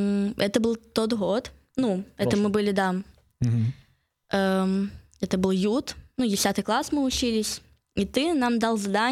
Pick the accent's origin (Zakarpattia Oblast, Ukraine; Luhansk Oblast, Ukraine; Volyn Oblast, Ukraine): Volyn Oblast, Ukraine; Lutsk; Я с Луцка.